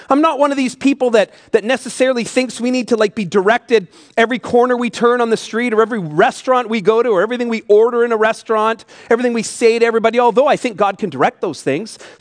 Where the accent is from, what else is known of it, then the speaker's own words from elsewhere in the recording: Canada; Where are you from? He's from California. Where are you from? From Canada.